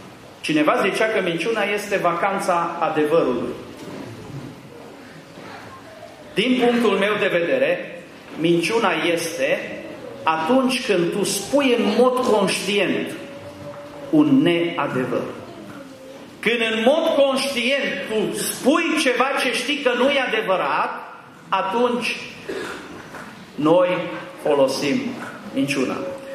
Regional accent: Romania; Am zis, nicio problemă, suntem români, dăm cu șmirg, cu șlefuit, până o scoatem la nivelul potrivit.

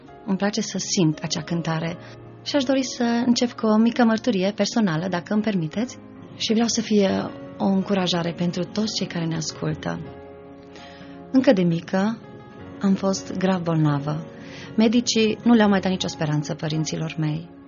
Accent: Timișoara, Timiș County, Romania; sunt din Timișoara, de la Biserica Elim

